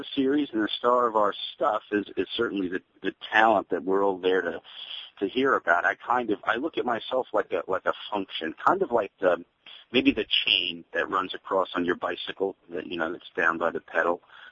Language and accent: English; Northeast, United States; My background, I grew up in the Northeast